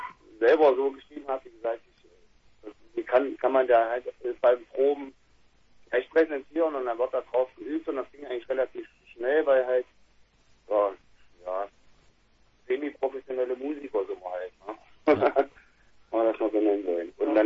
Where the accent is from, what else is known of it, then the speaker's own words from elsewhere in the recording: Mühlhausen, Thuringia, Germany; Mühlhausen ist klein und wir kommen alle aus Mühlhausen, kennen uns schon alle